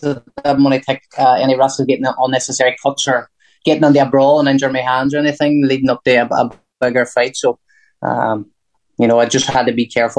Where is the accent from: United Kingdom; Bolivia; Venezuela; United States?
United Kingdom; Derry, Northern Ireland; Well, I come from Derry